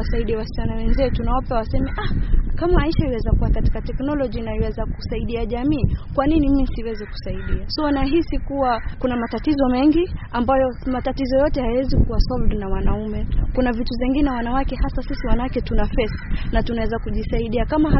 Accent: Mombasa, Mombasa County, Kenya; Mimi natoka eneo za Majengo, Mvita, na problem ambayo huwa tuna face kule, hakuna usalama.

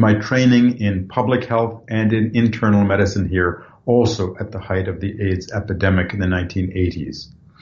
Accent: New York, United States; I'm a New Yorker, and I'm just heartbroken

